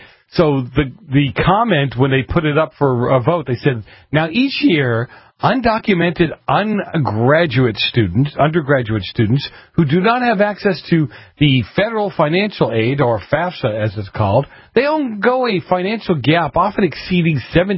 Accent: Boston, Massachusetts, United States; When I was a kid growing up in Boston, I was told, you're not supposed to work around the system.

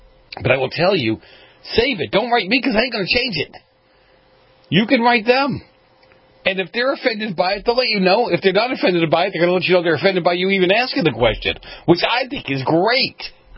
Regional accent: Boston, Massachusetts, United States; And I'm from Boston, so, you know, sometimes I get a little tired.

